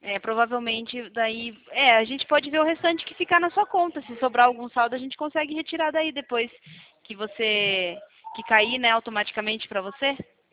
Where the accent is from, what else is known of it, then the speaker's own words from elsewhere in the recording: Sorocaba, São Paulo, Brazil; Eu sou de Sorocaba, mas a minha família é tudo de Tatuí, Cesário Lanche.